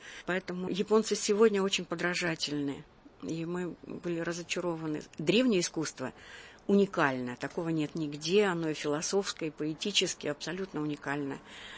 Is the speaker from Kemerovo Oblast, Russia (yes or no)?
no; Pyatigorsk, Stavropol Krai, Russia; Когда я приехала из своей провинции, из Пятигорска